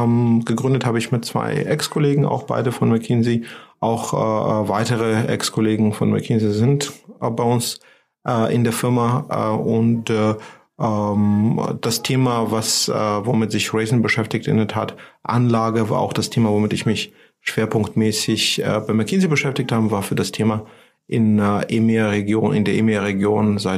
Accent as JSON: {"language": "German", "country": "Georgia", "tie": "born or raised there", "second_language": "German", "moved": "as an adult", "lives_now": "Germany", "said": "Also ich komme aus Georgien, das kann man unschwer an meinem Nachnamen erkennen. Zumindest die Eingeweihten würden das tun. Bin dort aufgewachsen, habe auch dort studiert und bin zur Promotion nach Deutschland gekommen"}